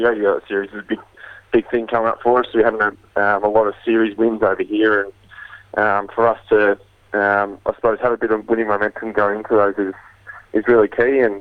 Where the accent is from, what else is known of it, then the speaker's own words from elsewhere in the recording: Australia; That's probably the toughest thing to deal with as an Australian player coming over here.